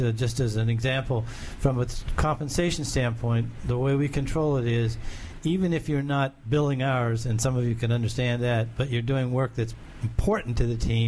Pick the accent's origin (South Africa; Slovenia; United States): United States; Pennsylvania; Western Pennsylvania.